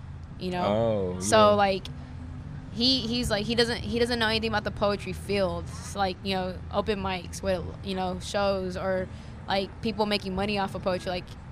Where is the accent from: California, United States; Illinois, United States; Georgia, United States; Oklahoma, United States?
Oklahoma, United States; Oklahoma City; So I'm from Oklahoma City, and I always tell people, like, I come from like a strict household at the time.